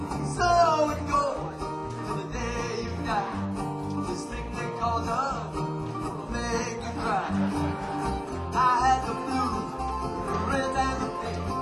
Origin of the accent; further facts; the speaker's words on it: New York City, New York, United States; Radio, as I grew up in the Bronx, a very cultured place.